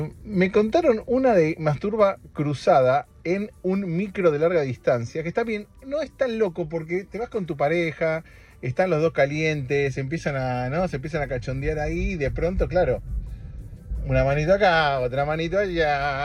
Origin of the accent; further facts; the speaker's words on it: Argentina; cuando era chiquito y estaba en Argentina y escuchaba Aspen 102, siempre soñaba con alguna vez decir esa de y ahora.